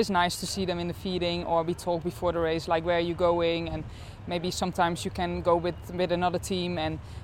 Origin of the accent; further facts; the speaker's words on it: Netherlands; English is a second language; I'm from the Netherlands and I'm a soigneur for Silence Pro Cycling.